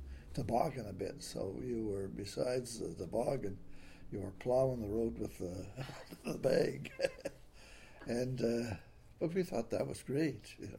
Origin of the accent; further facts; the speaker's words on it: Boar's Head, Georgia, United States; born there; And we moved to various places. And I was born in Boar's Head. That's by Milledgeville.